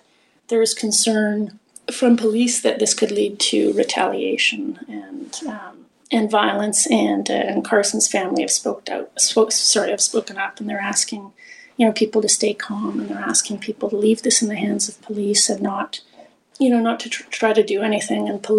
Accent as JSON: {"language": "English", "region": "Manitoba", "country": "Canada", "tie": "born or raised there", "said": "I grew up in Manitoba, just outside the city"}